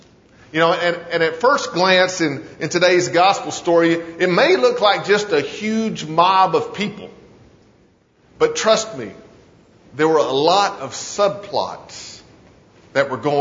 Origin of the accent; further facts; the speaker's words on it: Hendersonville, North Carolina, United States; I was raised in Hendersonville. We had the King Apple Parade every year in Labor Day.